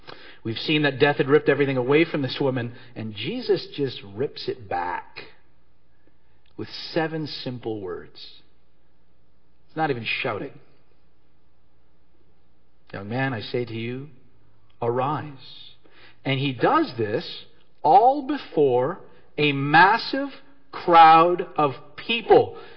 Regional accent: Timmins, Ontario, Canada; I'm from born and raised in Timmins, Ontario.

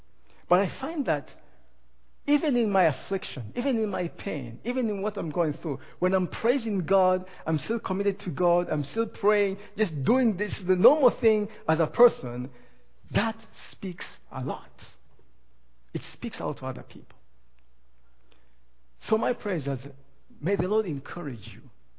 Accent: Tanzania; My wife's from Burundi, I'm from Tanzania.

